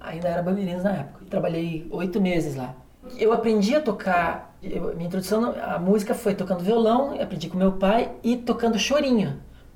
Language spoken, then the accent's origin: Portuguese; Castro, Paraná, Brazil; now in Curitiba, Brazil; isso tudo na minha infância, adolescência, lá em Castro. Quando eu vim para Curitiba